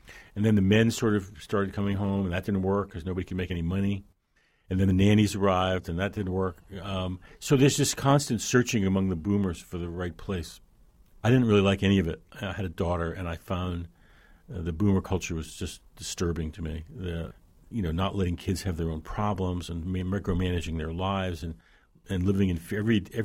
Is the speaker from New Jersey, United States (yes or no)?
yes; New Jersey, United States; I'm from New Jersey. And he said, well, is the cow menacing you? And I said, I don't know. In New Jersey, that would be an unusual thing.